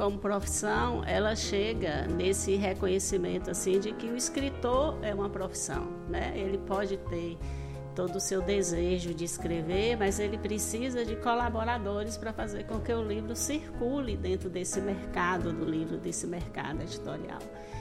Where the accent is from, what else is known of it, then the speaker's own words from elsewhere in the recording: Bahia, Brazil; eu sou do interior da Bahia, era difícil chegar livros naquele interiorzão da Bahia.